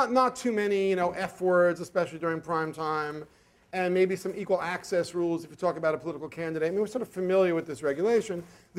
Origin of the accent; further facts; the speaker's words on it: New York, United States; And when I grew up in New York, Taki 138 was the most prolific subway writer and bathroom stall writer.